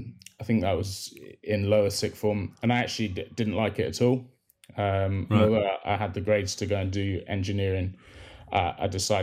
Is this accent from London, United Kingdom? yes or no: no; South West England, United Kingdom; now in Wales; Well, I'm from Cornwall originally. I'm not from Wales, but I did move here for uni. But yeah, I loved living in Cornwall. We live right by the beach.